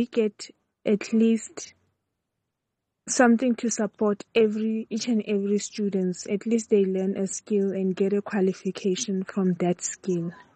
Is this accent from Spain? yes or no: no; South Africa; I'm a young person. I'm a South African by nationality and by birth as well.